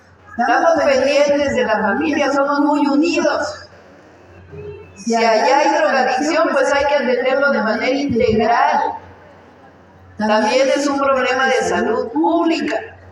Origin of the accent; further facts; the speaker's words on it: Mexico; así somos las mexicanas y los mexicanos.